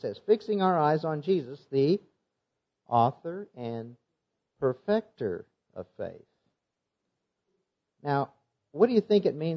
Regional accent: Iowa, United States; I'm from Northwest Iowa. We don't have Baptists up in Northwest Iowa.

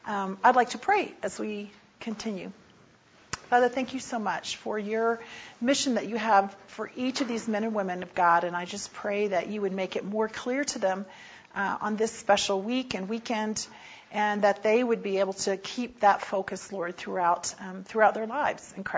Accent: Florida, United States; moved away as an adult; now in Germany; I'm from Florida originally, and God led me to Germany. I moved there the end of 98. Did not know German. I had learned Spanish

